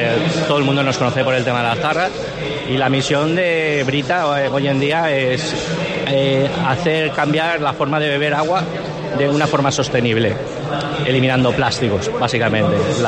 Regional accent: Valencian Community, Spain; Yo vengo de la zona de Valencia

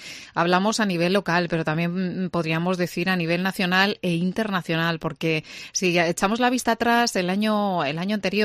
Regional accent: Salamanca, Castile and León, Spain; ¿Somos buenos los salmantinos y en general también los españoles en esto del ajedrez?

